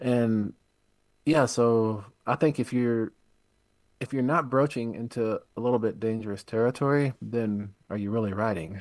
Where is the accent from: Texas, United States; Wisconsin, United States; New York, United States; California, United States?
Texas, United States; La Mesa; And I did a lot of growing up in La Mesa. I grew up 45, 50 miles from there, so I was always in West Texas.